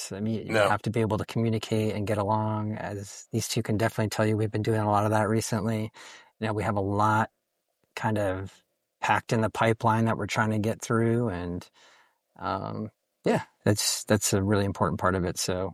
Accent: Bethlehem, Pennsylvania, United States; also born or lived in Philadelphia; I am born and raised in Bethlehem, Pennsylvania. And then shortly after college, moved down to Philadelphia for 7 or so years and played in a bunch of bands down there.

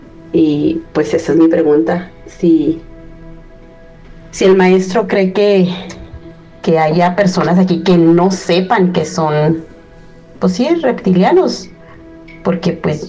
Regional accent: Durango, Mexico; ¿Qué creen que en diciembre fui a mi tierra natal, a Durango

